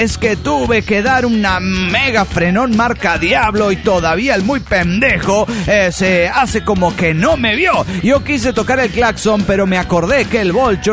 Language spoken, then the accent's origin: Spanish; Morelia, Michoacán, Mexico; de Morelia, Michoacán, México.